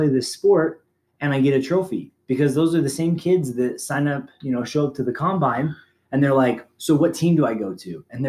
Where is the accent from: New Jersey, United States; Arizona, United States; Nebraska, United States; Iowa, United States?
Arizona, United States; I'm from Arizona. So that's where I went to high school and stuff.